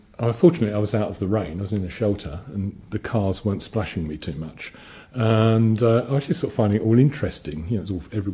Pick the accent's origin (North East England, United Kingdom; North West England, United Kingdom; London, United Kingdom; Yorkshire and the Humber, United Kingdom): London, United Kingdom; I grew up in London, in sort of working class area.